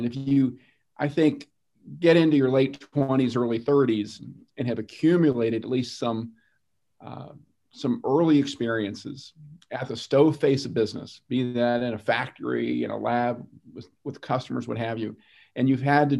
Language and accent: English; Washington, District of Columbia, United States; folks in Washington, and I was born in Washington, I grew up there, I know a little bit about how that place works.